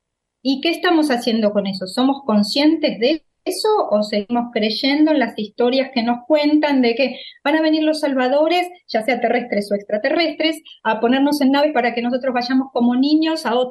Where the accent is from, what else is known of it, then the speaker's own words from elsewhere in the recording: Argentina; El tema es que nosotros siendo argentinos